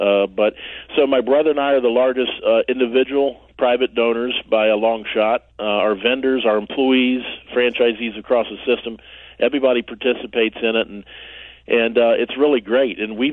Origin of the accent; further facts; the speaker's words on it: the South, United States; we're from the South, a long way from Chicago